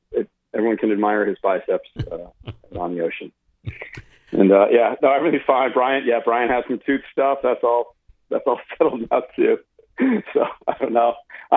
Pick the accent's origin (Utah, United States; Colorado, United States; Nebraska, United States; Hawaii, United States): Hawaii, United States; now in Maine, United States; I'm married a Mainer. I'm from Hawaii, but I've been in Maine since 2005 and just fell in love with this place